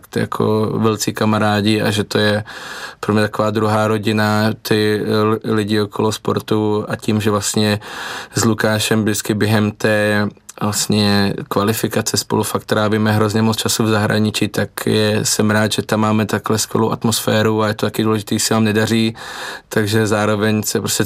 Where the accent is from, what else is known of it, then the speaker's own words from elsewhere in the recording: Kroměříž, Zlín Region, Czechia; tím, že pocházím z Kroměříže, z takového malého města